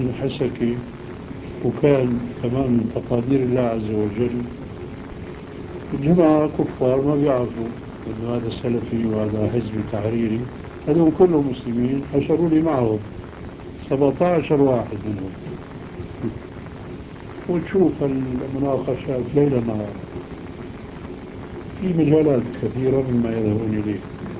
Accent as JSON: {"language": "Arabic", "town": "Aleppo", "region": "Aleppo Governorate", "country": "Syria", "said": "وأنا من حلب"}